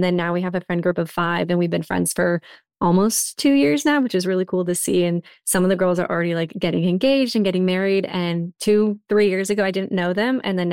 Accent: Boston, Massachusetts, United States; moved away as an adult; also born or lived in California; I'm from Boston originally, and then I moved to California for college, and then I moved here.

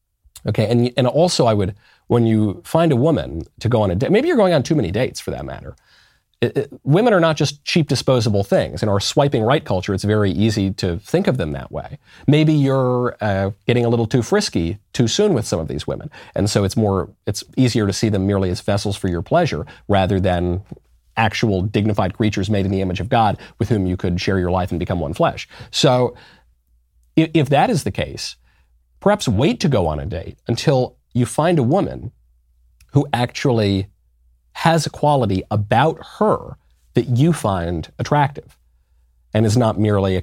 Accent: New York City, New York, United States; Look, I'm a New Yorker. New York's a very expensive place.

